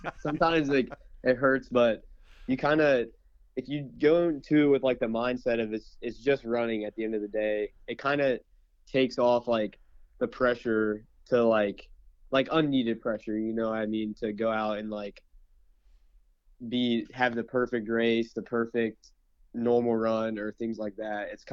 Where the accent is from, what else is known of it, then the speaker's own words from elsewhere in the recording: Virginia, United States; And I feel like since we're from Virginia, a lot of us have raced there like in high school.